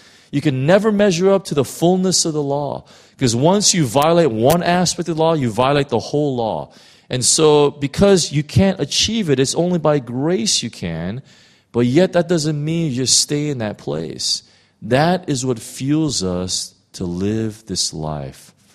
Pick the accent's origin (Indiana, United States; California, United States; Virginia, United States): California, United States; Los Angeles; And I was from West LA.